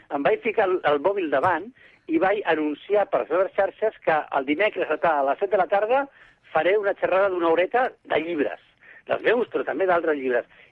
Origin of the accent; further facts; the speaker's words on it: Barcelona, Catalonia, Spain; Jo soc barceloní